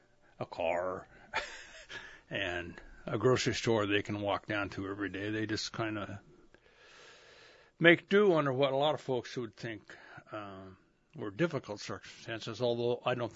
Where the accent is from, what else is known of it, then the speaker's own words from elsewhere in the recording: Oregon, United States; like I came from Oregon, you know, they come north for different reasons.